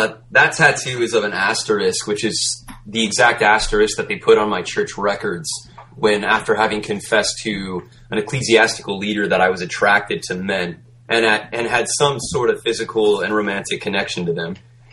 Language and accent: English; Redlands, California, United States; I usually stay in an apartment in my hometown in Redlands, but I'm house hunting currently for Palm Springs